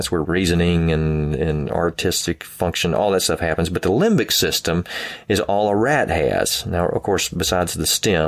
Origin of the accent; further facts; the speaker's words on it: Southern United States, United States; accent: southern; hearing my southern accent and go, I'd love to hear what that sounded like, southern twang